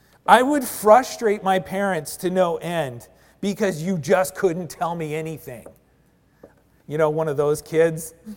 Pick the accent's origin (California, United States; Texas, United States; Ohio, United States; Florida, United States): California, United States; Bishop; And we knew what mules were because I grew up in Bishop, California, the mule capital of the world.